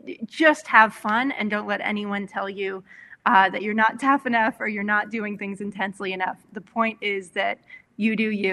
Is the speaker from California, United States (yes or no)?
yes; California, United States; born or raised there